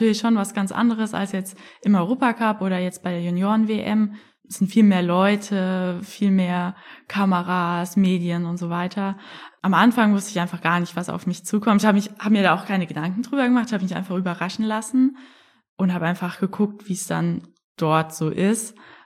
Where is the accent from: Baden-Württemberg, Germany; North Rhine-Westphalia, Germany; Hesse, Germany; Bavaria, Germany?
Hesse, Germany; Frankfurt; ich komme ja aus Frankfurt